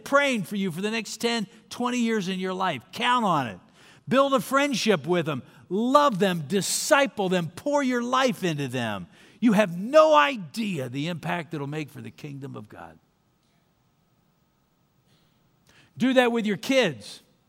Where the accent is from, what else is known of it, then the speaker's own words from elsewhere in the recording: Hershey, Pennsylvania, United States; now in Dallas, United States; I grew up in Hershey, Pennsylvania. Came to Dallas through Haiti.